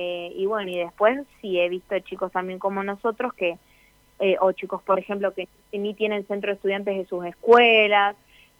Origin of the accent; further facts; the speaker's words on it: Argentina; como argentinos y como en la situación que estamos